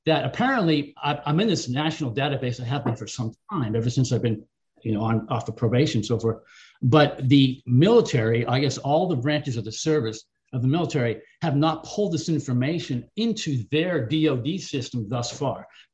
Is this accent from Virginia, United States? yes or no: yes; Lorton, Virginia, United States; I'm from Lorton, Virginia, which is close to Fort Belvoir, Virginia, here in the northern part of the state, outside of Washington.